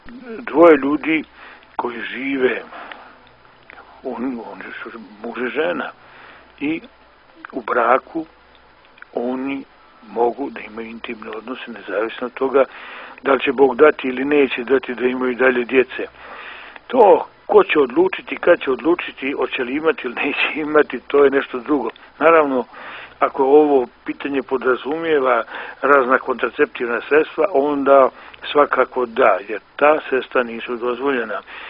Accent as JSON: {"language": "Serbian", "country": "Montenegro", "said": "Recimo, kod nas u Crnoj Gori su bile, krvna osveta je bila vrlo domaćena"}